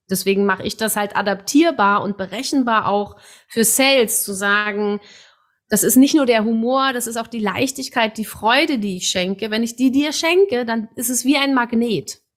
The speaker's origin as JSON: {"language": "German", "region": "Berlin", "country": "Germany", "said": "Ich komme aus Berlin"}